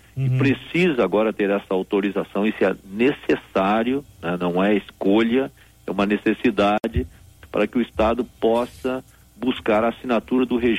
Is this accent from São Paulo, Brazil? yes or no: no; Caçapava do Sul, Rio Grande do Sul, Brazil; now in Porto Alegre, Brazil; E lá em Caçapau do Sul, a minha terra